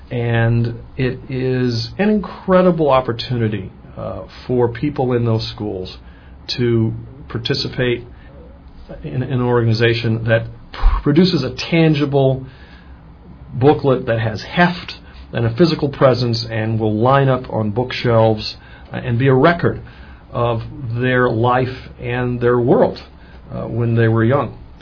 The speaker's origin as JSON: {"language": "English", "region": "Virginia", "country": "United States", "tie": "born or raised there", "said": "growing up in Chesterfield County and around so much history"}